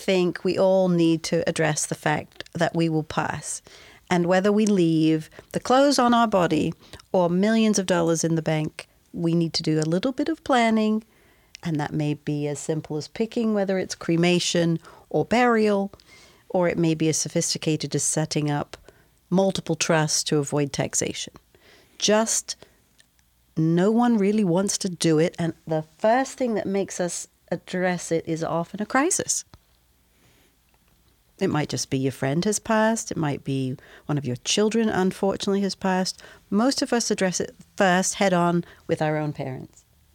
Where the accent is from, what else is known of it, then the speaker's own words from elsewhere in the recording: United Kingdom; accent: British; probably as off-putting as a British accent can be